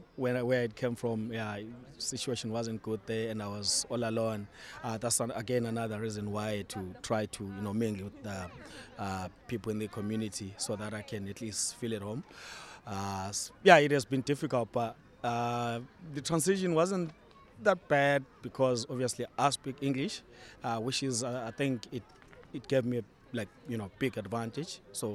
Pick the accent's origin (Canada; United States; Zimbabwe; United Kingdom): Zimbabwe; now in Waterford, Ireland; So I'm from Zimbabwe.